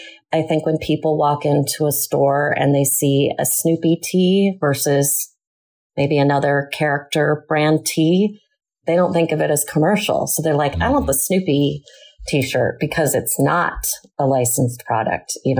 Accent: California, United States; So when I got my, I got into Middlebury College, and I'm from Northern California.

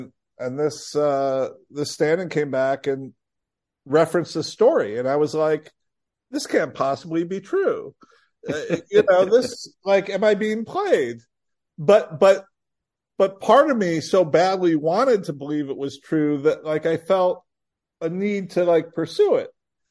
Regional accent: Rockford, Illinois, United States; I grew up in Rockford, Illinois.

